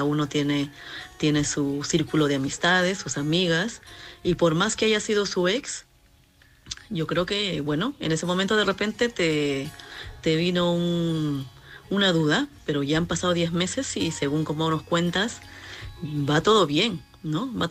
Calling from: Madrid, Community of Madrid, Spain; de Madrid

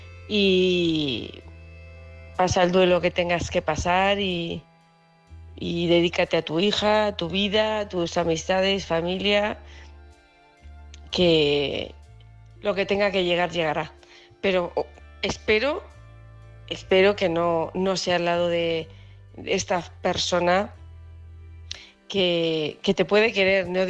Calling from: Huesca, Aragon, Spain; de Huesca.

